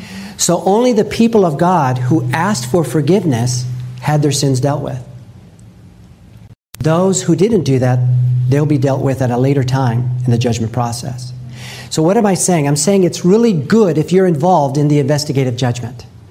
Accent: Los Angeles, California, United States; You know, I grew up in Los Angeles, and in my neighborhood, there was just a lot of violence.

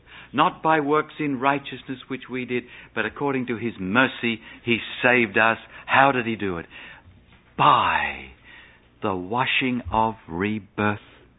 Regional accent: Melbourne, Victoria, Australia; moved away as an adult; also born or lived in Sydney; See, when I was a young fella, about 19, we moved to Sydney and from Melbourne in Australia, and we went into the Waitara Church.

